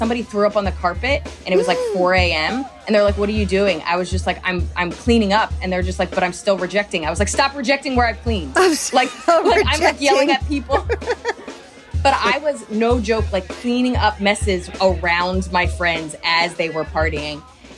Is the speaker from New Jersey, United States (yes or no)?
yes; Princeton, New Jersey, United States; So I grew up right outside of Princeton in New Jersey.